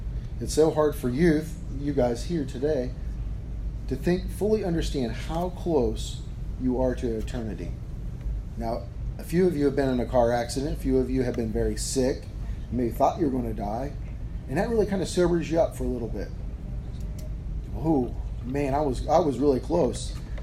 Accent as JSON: {"language": "English", "region": "Ohio", "country": "United States", "said": "We're all from Ohio, so we know the Buckeyes."}